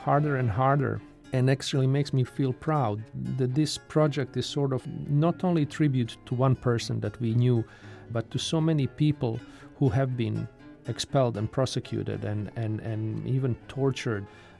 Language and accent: English; Bosnia & Herzegovina; I come from Bosnia-Herzegovina